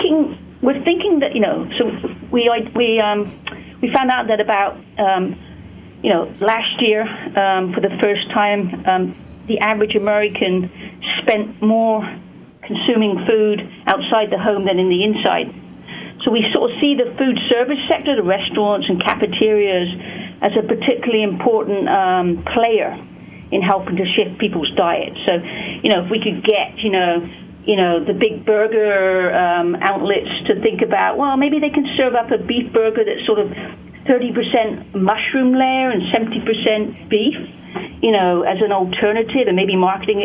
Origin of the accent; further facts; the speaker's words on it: United Kingdom; so I'm British, as you can maybe tell from the accent.